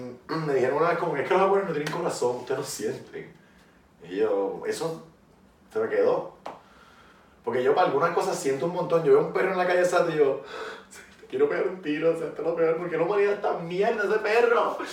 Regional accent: Puerto Rico; puertorriqueños nos creemos que todo el mundo sabe dónde es Puerto Rico

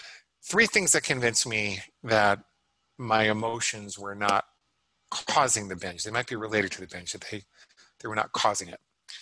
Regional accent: New York City, New York, United States; I was brought up in and around New York City, so it's a very good town for that kind of thing.

